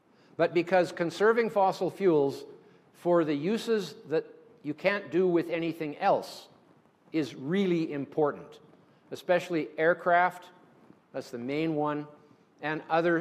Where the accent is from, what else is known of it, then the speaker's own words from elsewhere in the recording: Canada; I'm a Canadian